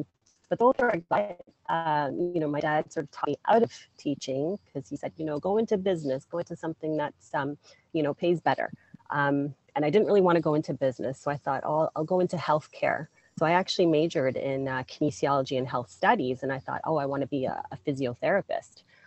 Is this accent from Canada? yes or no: yes; Ontario, Canada; I am from the Greater Toronto Area, so up here in Canada.